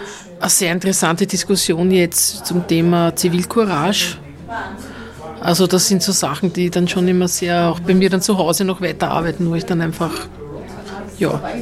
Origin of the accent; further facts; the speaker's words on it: Vienna, Austria; ich komme aus Wien. Ich bin an sich Lehrerin und arbeite auch bei einer Sendung mit bei Radio Orange.